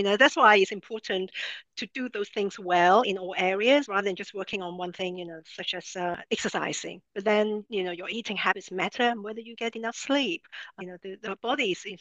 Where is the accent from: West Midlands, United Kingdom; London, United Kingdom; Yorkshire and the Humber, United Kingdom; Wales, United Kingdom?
London, United Kingdom; moved away as an adult; also born or lived in New York / Los Angeles; now in Miami, United States; Because, you know, I moved from London. That's where I grew up. And then I moved to New York to do my master's. And then from there, I went to LA. And now I'm in Miami.